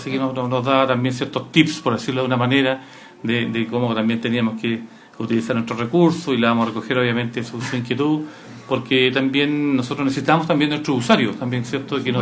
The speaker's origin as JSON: {"language": "Spanish", "town": "Los Ángeles", "region": "Biobío", "country": "Chile", "said": "la conozco porque soy de Los Ángeles, soy angelino"}